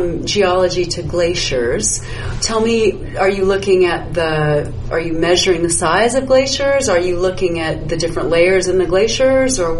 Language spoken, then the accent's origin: English; Colorado, United States; but I am from Colorado, and Colorado is like the home of my heart.